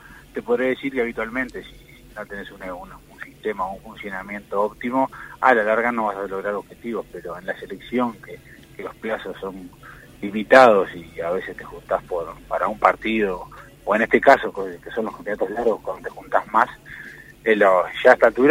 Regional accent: Uruguay; nosotros como críticos uruguayos

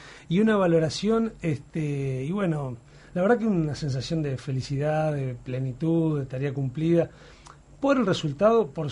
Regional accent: Montevideo, Uruguay; Yo soy de Capurro, Bellavista.

